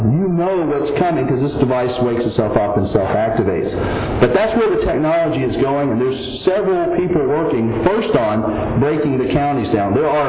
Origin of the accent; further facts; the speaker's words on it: Midland, United States; And again … from Midland, and we appreciate all that you do warning Americans.